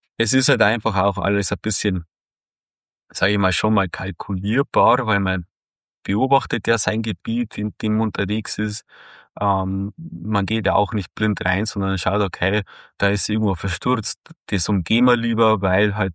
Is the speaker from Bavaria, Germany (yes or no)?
yes; Bavaria, Germany; Ja, also allgemein bei uns in den Höhlen, bei uns in Bayern, also im Alpenraum, muss ich sagen, gerne unterwegs.